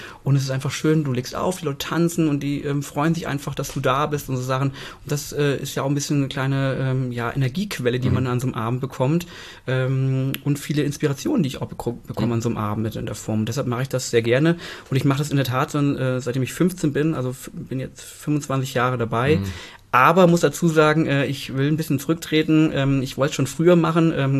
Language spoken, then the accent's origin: German; Fulda, Hesse, Germany; ich bin in Fulda geboren, Fulda aufgewachsen, Fulda zur Schule gegangen, habe meinen Freundeskreis hier.